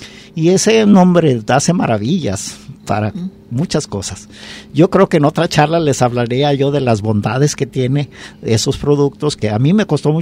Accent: Autlán, Jalisco, Mexico; aquí en Autlán, no muy lejos, yo soy de Autlán

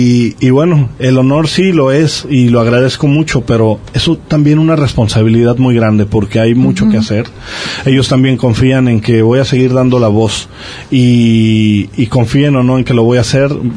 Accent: Mexico; como mexicano que soy, orgulloso de mis raíces

